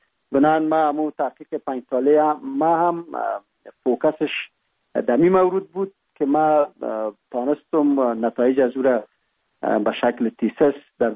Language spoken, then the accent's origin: Persian; Kapisa, Afghanistan; born there; ما متولد سال 1347 ولسوالی سی اول کوهستان ولایت کاپیسا میباشیم و در یک فامیل روشن فکر دیده به جهان گشودیم.